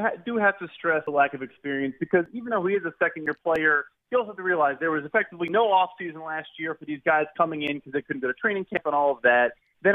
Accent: Chicago, Illinois, United States; so I'm from Chicago, and I follow the Bears.

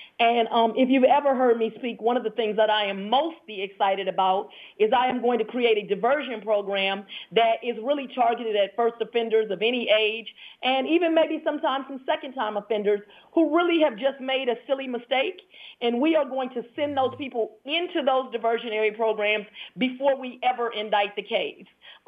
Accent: Los Angeles, California, United States; also born or lived in Washington, D.C.; now in Georgia, United States; I am originally from Los Angeles by way of Washington, D.C. My parents raised me bicoastal. I came to live in Georgia in 1993 to attend Emory University School of Law

